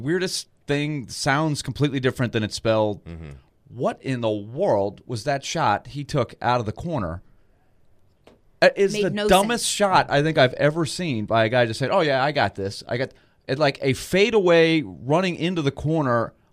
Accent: Canada; I'm from Canada.

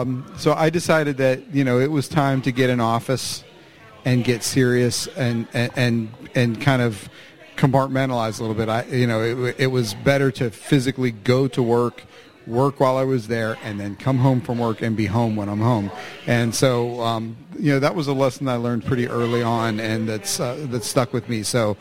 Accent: Pittsburgh, Pennsylvania, United States; We have an operation in Pittsburgh, which is my hometown. I expanded back to Pittsburgh.

